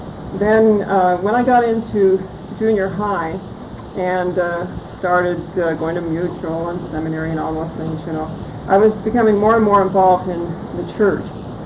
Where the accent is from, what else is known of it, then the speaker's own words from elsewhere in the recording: Salt Lake City, Utah, United States; born there; I was born in Salt Lake City in a Mormon family.